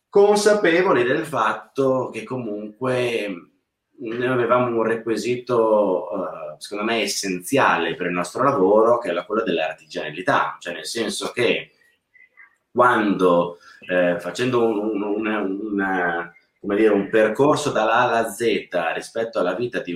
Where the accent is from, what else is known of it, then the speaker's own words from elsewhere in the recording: Mantua, Lombardy, Italy; born there; ma prima ancora ero a Mantova, io sono nato a Mantova, e mi sono completamente improvvisato